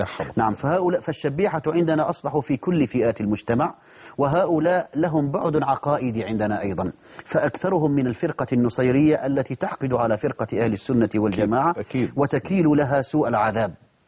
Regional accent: Syria

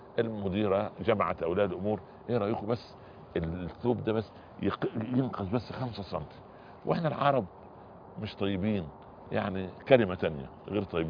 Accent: Upper Egypt, Egypt; أنا جيت من الصعيد مولانا إلى القاهرة ولقيت الملابس القصيرة

